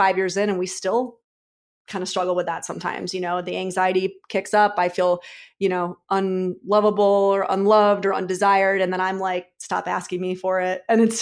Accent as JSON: {"language": "English", "region": "New York", "country": "United States", "said": "Too, like, I'm a New Yorker, and so there's a little bit of that edge."}